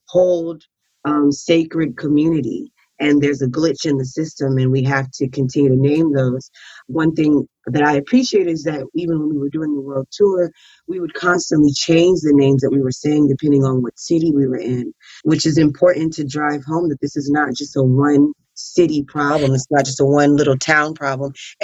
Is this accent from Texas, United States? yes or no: no; Atlanta, Georgia, United States; I'm from Atlanta, Georgia, so Hell You Talking About is like a vernacular slang of just natural culturally of people I've grown up around.